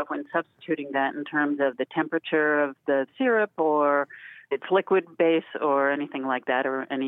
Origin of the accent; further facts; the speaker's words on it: Wilbraham, Massachusetts, United States; I'm from Wilbraham, Massachusetts.